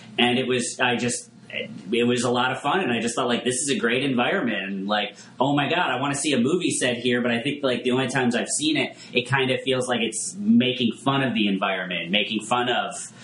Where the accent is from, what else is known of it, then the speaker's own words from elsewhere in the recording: Saratoga Springs, New York, United States; Yeah, I grew up in Saratoga Springs, and it's a big horse racing town in the summer